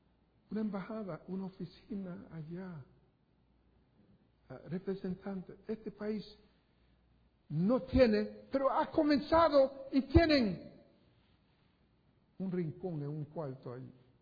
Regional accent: Puerto Rico; accent: Puerto Rican; Yo no hablo griego y ustedes lo pueden ver. Tengo un acento puertorriqueño.

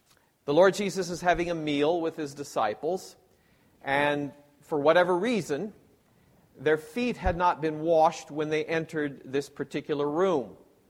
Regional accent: Pella, Iowa, United States; I remember in my hometown of Pella, there was a congregation that used foot-washing as one of their sacraments.

